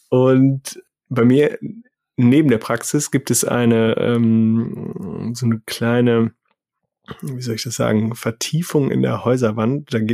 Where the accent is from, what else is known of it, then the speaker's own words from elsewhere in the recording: Hamburg, Germany; Ich bin jetzt in meiner Heimat Hamburg gerade angekommen.